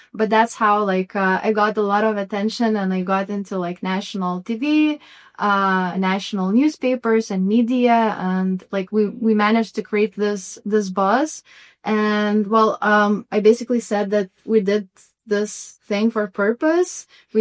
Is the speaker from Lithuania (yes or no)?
yes; Vilnius, Vilnius County, Lithuania; English is a second language; Well, since I'm coming from Lithuania and I'm as well from Vilnius, I want to spread the word about Lithuanian culture.